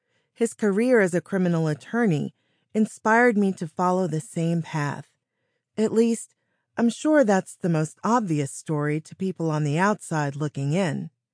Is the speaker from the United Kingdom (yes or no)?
no; Beverly Hills, California, United States; two lawyers for parents, a stoner dad, growing up in Beverly Hills in the 70s and 80s, my writing this book will not come as a surprise.